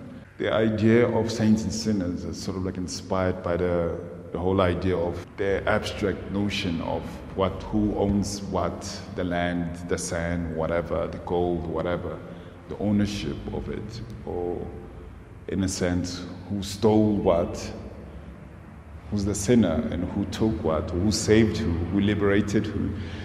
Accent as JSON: {"language": "English", "country": "South Africa", "said": "Because I've, you know, as South African, I've witnessed such things"}